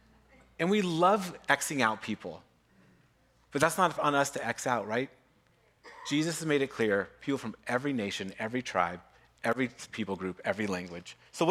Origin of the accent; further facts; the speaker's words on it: United States; Like in America, we're American, but then there's tribes, right?